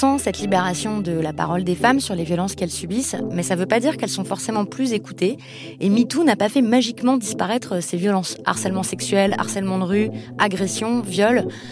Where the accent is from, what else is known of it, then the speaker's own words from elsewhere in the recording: France; Moi je suis française